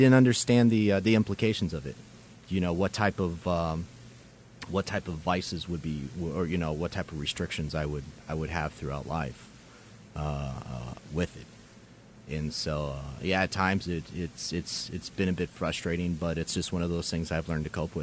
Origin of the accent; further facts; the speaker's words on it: Minnesota, United States; I'm from Minnesota. I was in the Minneapolis MEPS station in Minnesota